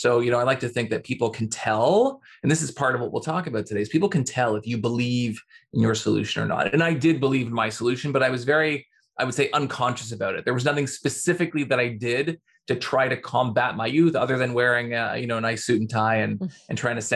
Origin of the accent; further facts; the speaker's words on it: Toronto, Ontario, Canada; I'm from Toronto, out of Toronto